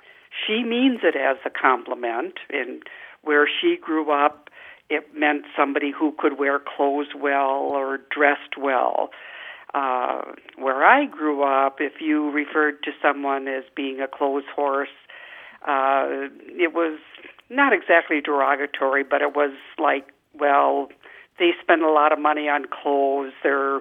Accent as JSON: {"language": "English", "town": "Fort Atkinson", "region": "Wisconsin", "country": "United States", "said": "I'm from Fort Atkinson, Wisconsin."}